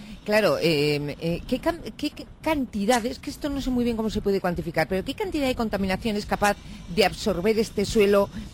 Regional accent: Bilbao, Basque Country, Spain; yo soy de Bilbao, y en Bilbao había tradicionalmente un pavimento que era muy característico, ¿no?

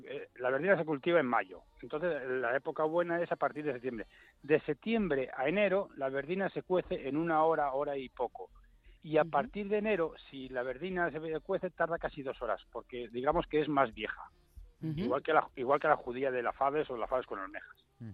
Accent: Asturias, Spain; Yo soy del oriente de Asturias, sí. Y la tenemos de la zona de Llanes. Como te comentaba antes, en el barrio de Risana es un uh-huh. barrio que está pegado a 6 kilómetros de la mar. Es muy húmedo, mucho regadío, es un valle pasa un río

